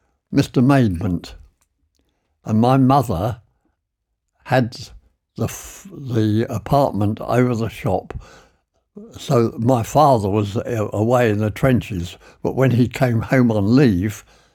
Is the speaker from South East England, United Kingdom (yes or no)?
yes; Sunbury, South East England, United Kingdom; born there; I was born in French Street, Sunbury, in the an apartment which is over the Londis shop now.